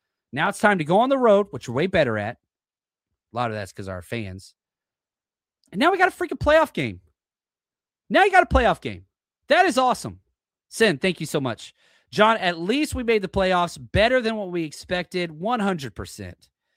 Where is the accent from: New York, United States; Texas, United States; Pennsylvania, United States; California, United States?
Texas, United States; Dallas; Growing up in Dallas, Texas, in the freaking 2000s, right?